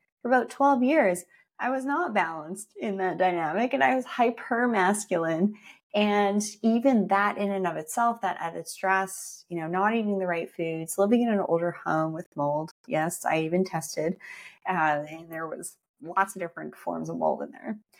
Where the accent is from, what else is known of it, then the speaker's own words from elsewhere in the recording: Canada; moved away; which aren't maple leaves anymore because I come from Canada.